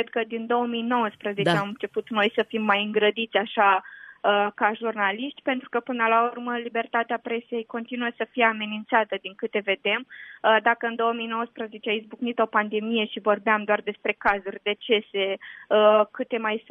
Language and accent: Romanian; Botoșani, Botoșani County, Romania; Eram cu tatăl meu prin vie, sunt din Botoșani